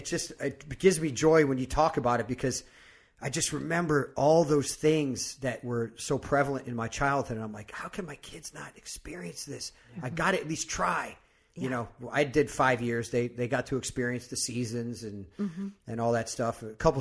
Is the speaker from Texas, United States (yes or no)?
no; Cleveland, Ohio, United States; I grew up in Cleveland, Ohio. Didn't grow up with much